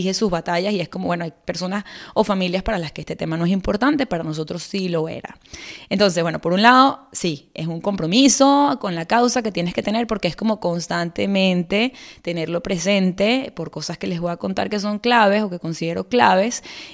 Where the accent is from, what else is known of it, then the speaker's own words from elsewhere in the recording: Venezuela; moved away; nos fuimos de Venezuela hace muchos años